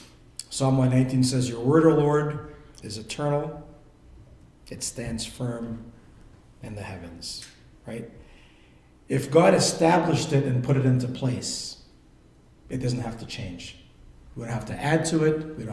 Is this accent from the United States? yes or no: no; Belize; I grew up in Belize, and my dad had a beautiful house right by the ocean.